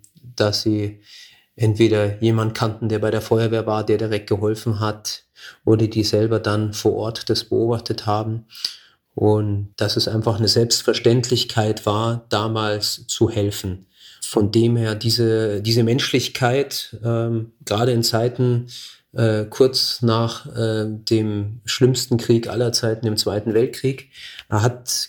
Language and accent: German; Munich, Bavaria, Germany; Ja, ich bin in Truderingen groß geworden